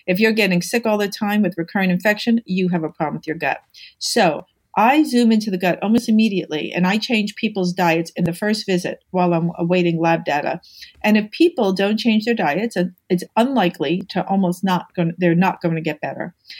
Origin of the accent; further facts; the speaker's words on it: New York, United States; I'm a New Yorker. I'm kind of like a practical gal.